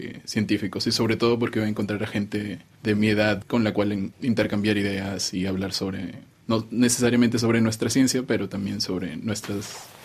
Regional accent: Peru; now in Singapore; Yo soy peruano. Actualmente soy un estudiante de doctorado en la Universidad Nacional de Singapur

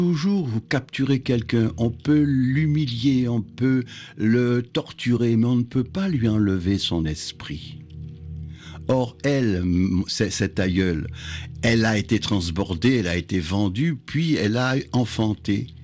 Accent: Basse-Terre, Guadeloupe; born there; Je suis né à Basse-Terre, en Guadeloupe, et je suis fier d'être basse-terrien.

